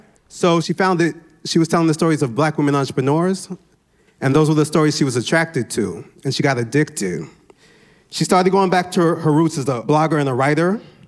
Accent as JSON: {"language": "English", "town": "Brooklyn", "region": "New York", "country": "United States", "said": "I'm Nigerian. I'm from Brooklyn, New York."}